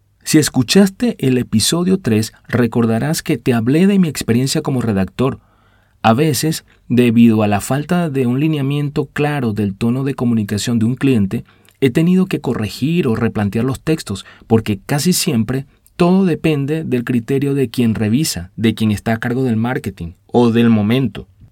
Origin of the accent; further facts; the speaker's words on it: Venezuela; recordé la frase que decía un pintoresco personaje de una telenovela muy vista en mi país en los años 90.